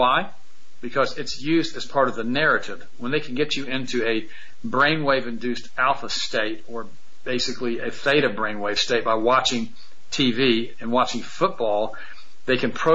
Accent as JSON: {"language": "English", "country": "United States", "said": "So for me, it's very difficult as an American, as a patriot, to support the current administration"}